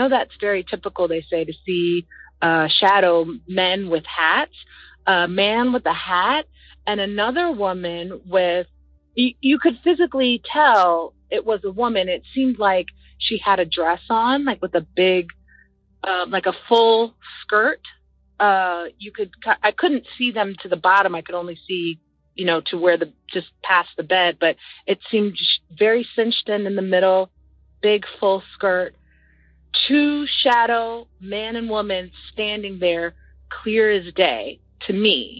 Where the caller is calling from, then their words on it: Silver Spring, Maryland, United States; I'm calling from Silver Spring, Maryland.